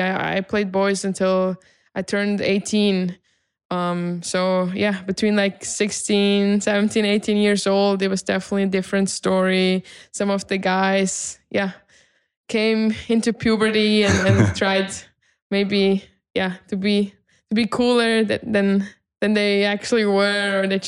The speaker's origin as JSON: {"language": "English", "town": "Winterthur", "region": "Zurich", "country": "Switzerland", "tie": "born or raised there", "second_language": "English", "said": "I'm from Winterthur, Switzerland. I have an older brother. I grew up with my parents at home."}